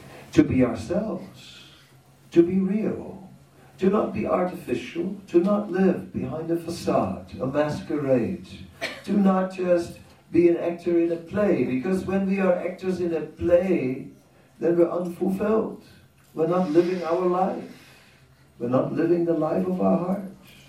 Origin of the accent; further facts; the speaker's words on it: Amsterdam, North Holland, Netherlands; English is a second language; Oh, I'm from Amsterdam, so I've seen blue people